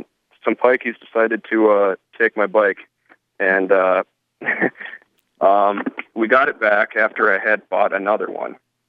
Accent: United States; when I tell people I'm riding around the world on a motorcycle and I'm American, they always assume I'm on a Harley

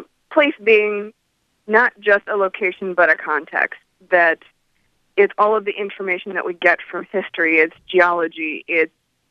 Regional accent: United States; I grew up in Hoover County, and that is sugar sand for soil.

